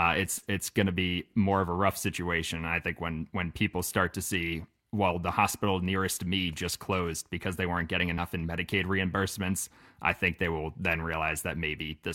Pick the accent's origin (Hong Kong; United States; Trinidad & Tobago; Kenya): United States; New York; The neighborhood that I grew up in on Long Island was I was on the North Shore, and it was like pretty much right near the beach